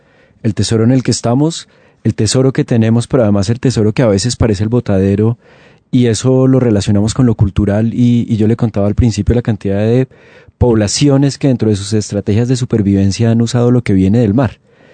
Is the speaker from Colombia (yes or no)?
yes; Bogotá, Colombia; Y pues preguntémonos como bogotanos quizás aquí, ¿quién ha comido piangua?